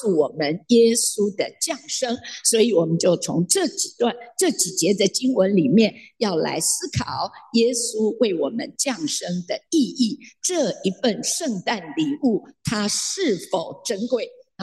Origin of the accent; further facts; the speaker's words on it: China; 当然英雄不怕出身低，这是我们中国人常说的话